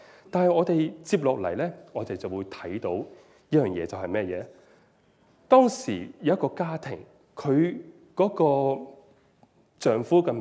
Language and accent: Cantonese; China; 我哋中國人經常講叫做咩？天災人禍。